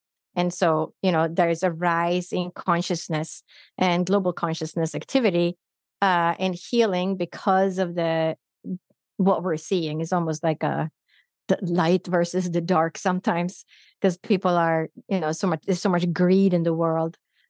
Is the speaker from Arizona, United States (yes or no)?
yes; Phoenix, Arizona, United States; So I said, oh, I'm from Phoenix, Arizona.